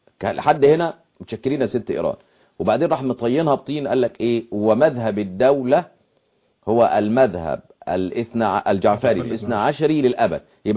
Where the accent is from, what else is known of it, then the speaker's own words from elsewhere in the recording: Egypt; عشان ما يقولوش ان احنا مصريين متعصبين.